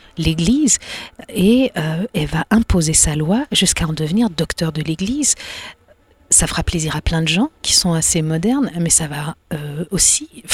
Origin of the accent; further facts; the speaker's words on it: Bathurst, New Brunswick, Canada; Non, je suis du Canada anglophone. J'ai grandi en français dans un tout petit village qui s'appelle Bathurst, où il y a une majorité d'anglophones et où les francophones étaient un peu à l'écart.